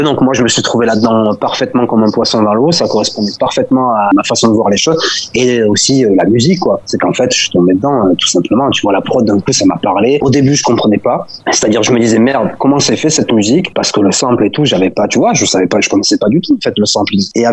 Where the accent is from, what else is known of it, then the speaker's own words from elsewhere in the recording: Toulouse, Occitanie, France; moved away as an adult; also born or lived in Strasbourg; je suis parti de Toulouse, moi je suis toulousain, donc au départ, et je suis parti de Toulouse à la vingtaine pour suivre une nana, évidemment, et du coup, je suis parti en Strasbourg dans un premier temps